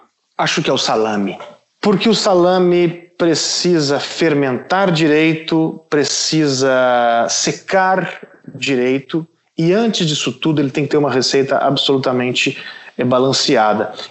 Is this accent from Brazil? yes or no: yes; Minas Gerais, Brazil; para falar de Minas Gerais, eu levei esse tema, a gênese da cozinha mineira, para poder falar da minha terra.